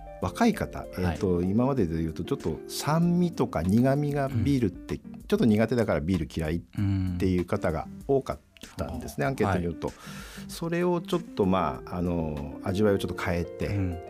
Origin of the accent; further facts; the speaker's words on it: Tohoku, Japan; 静岡行って、まあ、あと東京も経験しまして、うん、で東北生まれ育った山形行って